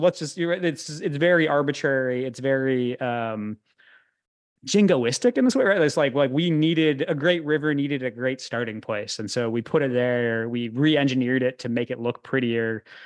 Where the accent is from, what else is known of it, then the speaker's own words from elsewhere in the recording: Connecticut, United States; I grew up in Connecticut, in suburban Connecticut